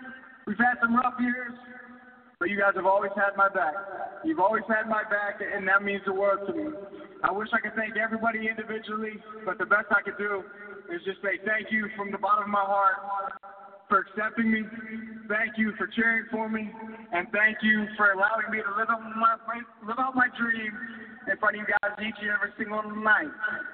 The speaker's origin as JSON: {"language": "English", "region": "Virginia", "country": "United States", "lives_now": "New York, United States", "said": "A 21-year-old kid from Virginia, welcome as a New Yorker."}